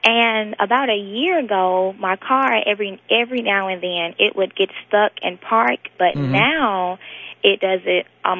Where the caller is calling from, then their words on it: Union Springs, Alabama, United States; I'm calling from Union Springs, Alabama.